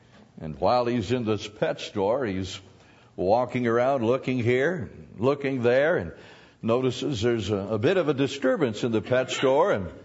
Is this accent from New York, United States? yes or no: no; Oshkosh, Wisconsin, United States; I'm from Oshkosh, Wisconsin, and came to be a blessing, actually, is my heart's desire.